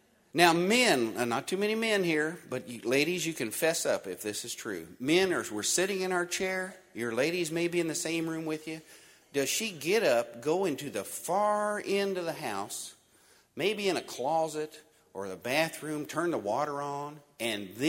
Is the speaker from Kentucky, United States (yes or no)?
yes; Louisville, Kentucky, United States; I'm from Louisville. My wife happens to be from Eastern Kentucky